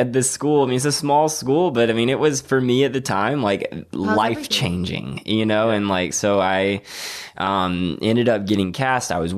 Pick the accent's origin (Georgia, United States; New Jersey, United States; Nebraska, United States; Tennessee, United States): Georgia, United States; Waynesboro; Yeah, Waynesboro, right. Georgia.